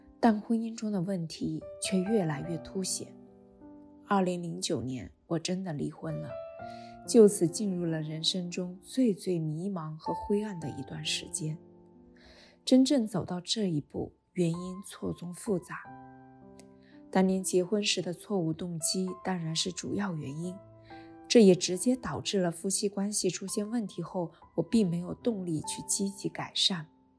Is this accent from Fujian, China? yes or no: no; Jilin, China; 我出生在东北吉林的一个小村子，父母靠务农为生，